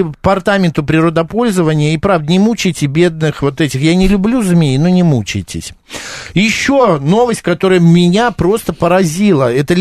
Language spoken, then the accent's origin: Russian; Russia; Я говорю: «Вы, потому что мы из России».